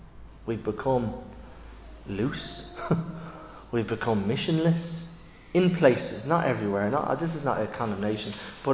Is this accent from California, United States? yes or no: no; Philadelphia, Pennsylvania, United States; I'm from Philadelphia.